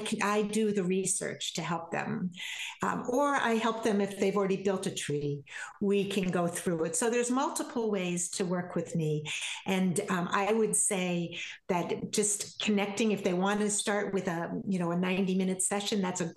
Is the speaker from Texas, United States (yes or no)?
no; Vermont, United States; moved away; I came from Vermont. I just moved out here recently, and I came for the babies.